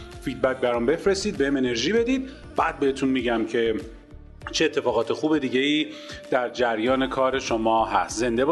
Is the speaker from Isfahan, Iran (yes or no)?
no; Tehran, Tehran Province, Iran; من تهرانی هستم.